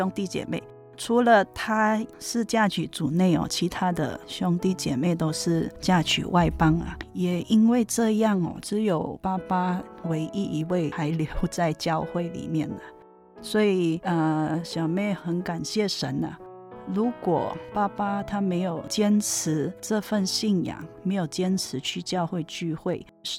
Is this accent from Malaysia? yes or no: yes; West Coast, Malaysia; 我是来自马来西亚西海岸嘉颖教会的 … 神学生。小妹从小就信主